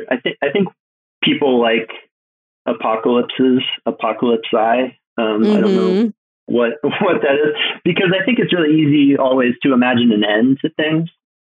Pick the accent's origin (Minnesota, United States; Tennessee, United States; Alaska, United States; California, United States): Alaska, United States; And I'm from Alaska